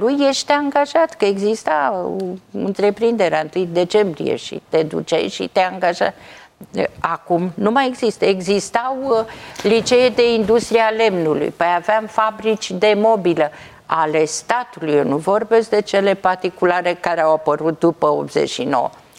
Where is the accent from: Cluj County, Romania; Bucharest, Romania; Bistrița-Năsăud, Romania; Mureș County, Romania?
Bucharest, Romania; că eu sunt din București.